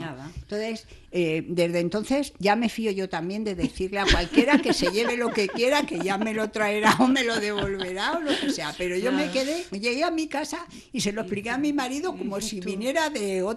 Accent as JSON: {"language": "Spanish", "town": "Madrid", "region": "Community of Madrid", "country": "Spain", "lives_now": "Almerimar, Spain", "said": "Pues yo cuando compré el piso en Almerimar, que fue en el año 2000, claro, yo vengo de Madrid"}